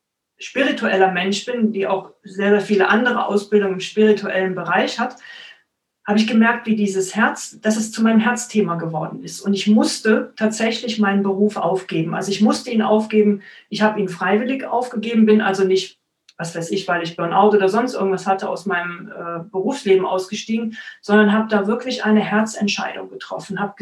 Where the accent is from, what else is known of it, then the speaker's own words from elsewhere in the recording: Cologne, North Rhine-Westphalia, Germany; now in Stuttgart, Germany; Ich komme tatsächlich aus Köln.